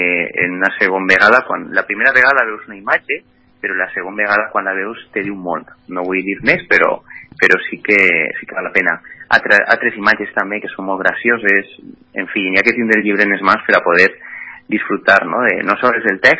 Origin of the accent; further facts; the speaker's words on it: Aielo de Malferit, Valencian Community, Spain; De repente un dia en el meu poble, en Aielo, davant del públic